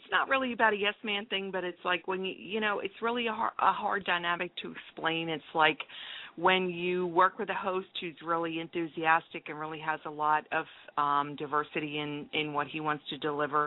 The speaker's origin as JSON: {"language": "English", "region": "East Coast", "country": "United States", "said": "I kind of understand that, you know, I'm from the East Coast and I'm kind of used"}